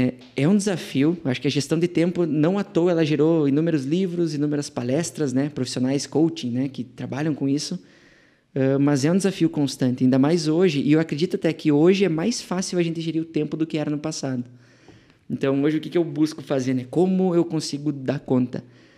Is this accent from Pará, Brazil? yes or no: no; Rio Grande do Sul, Brazil; born there; eu sou gaúcho de nascimento, gremista de escolha, e sou engenheiro eletricista de formação e empreendedor da vida